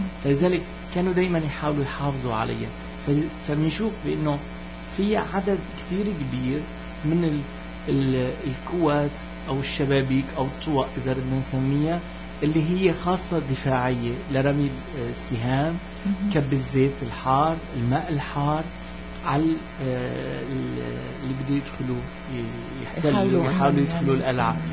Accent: Aleppo, Aleppo Governorate, Syria; أنا حلبي بس ما بعرف تماما ايش الطريقة

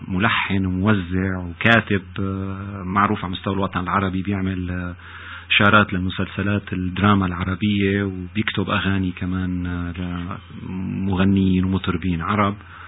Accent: Aleppo, Aleppo Governorate, Syria; also born or lived in Damascus; أنا انتقلت أول بسميها يمكن ميجريشن، اللي هي الهجرة المصغرة من مدينتي اللي ولدت فيها بحلب لمدينة العاصمة بسوريا اللي هي دمشق، واللي أنا حبيتها كتير وعشت فيها طبعا كمان أجمل أيام حياتي

